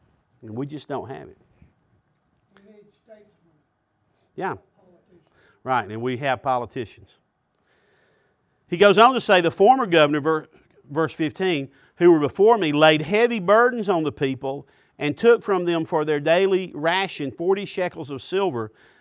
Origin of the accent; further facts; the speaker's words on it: Alabama, United States; also born or lived in Georgia; I grew up in Alabama and Georgia.